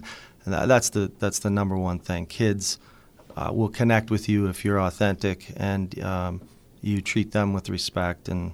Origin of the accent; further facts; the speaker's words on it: Mount Lebanon, Pennsylvania, United States; I grew up in Pittsburgh, more specifically Mount Lebanon, and still live there.